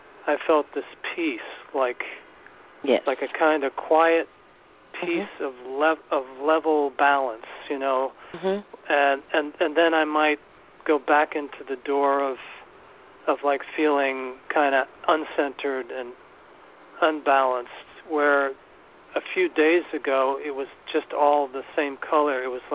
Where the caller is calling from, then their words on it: New York City, New York, United States; New York City, Rebecca.